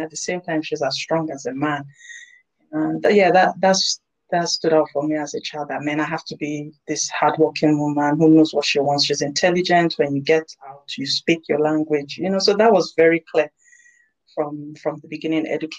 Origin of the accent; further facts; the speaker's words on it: Lagos, Nigeria; I come from a very large family. I grew up in Lagos, Nigeria. Born here, bred here, trained here, work here. So yeah, I grew up in Nigeria